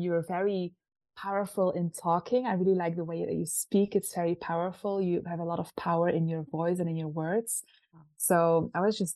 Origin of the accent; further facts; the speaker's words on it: Belgium; Okay, so I'm from Belgium originally. And I still live in Belgium.